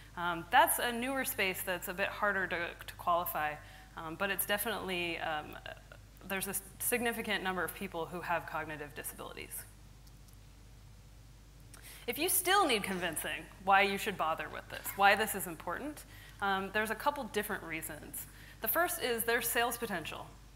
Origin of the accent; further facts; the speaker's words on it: Seattle, Washington, United States; I'm from Seattle, Washington.